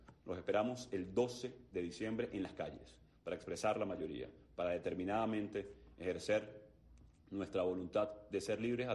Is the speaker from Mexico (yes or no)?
no; Venezuela